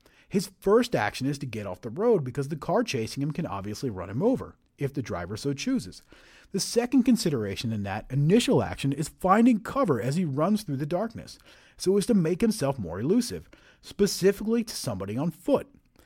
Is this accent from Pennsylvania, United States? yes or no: yes; Pennsylvania, United States; but I grew up in Pennsylvania